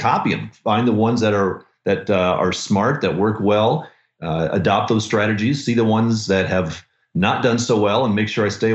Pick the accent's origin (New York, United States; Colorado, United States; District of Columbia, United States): Colorado, United States; Denver; also born or lived in Arizona; I'm from the Denver area here, but I moved out to Arizona for a period of time.